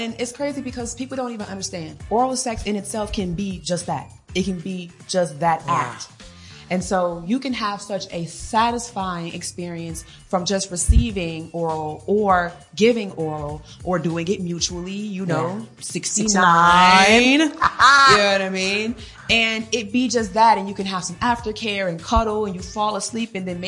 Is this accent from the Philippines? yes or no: no; Chicago, Illinois, United States; Well, I'm from Chicago, Illinois, and I am a sexologist.